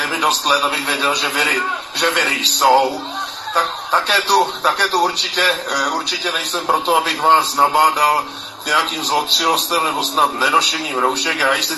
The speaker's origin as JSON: {"language": "Czech", "town": "Rudolfov", "region": "South Bohemian Region", "country": "Czechia", "said": "jsem z Rudolfova, což je kousek od Českých Budějovic, tak my jsme vlastně venkov"}